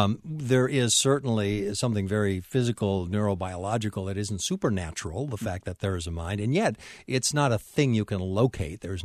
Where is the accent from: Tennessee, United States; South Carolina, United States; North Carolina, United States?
North Carolina, United States; I'm an American. I'm a North Carolinian.